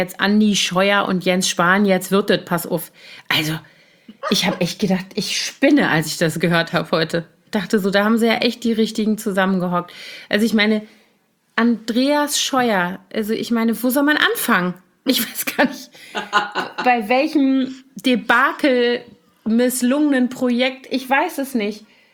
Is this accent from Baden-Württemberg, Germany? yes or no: no; Koblenz, Rhineland-Palatinate, Germany; da gab es in meiner Heimatstadt Koblenz wohl so einen mittleren Skandal